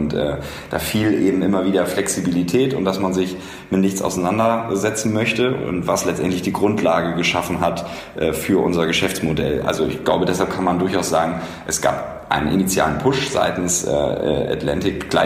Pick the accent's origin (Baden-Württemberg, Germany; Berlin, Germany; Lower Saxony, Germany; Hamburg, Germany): Hamburg, Germany; Ich komme ursprünglich aus Hamburg, habe einen eher juristischen Background